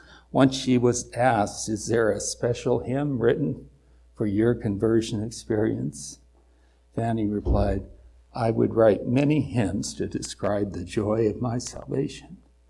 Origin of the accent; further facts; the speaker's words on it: Colorado, United States; when I was growing up in Colorado. I don't know if they had these here, but we had green stamps.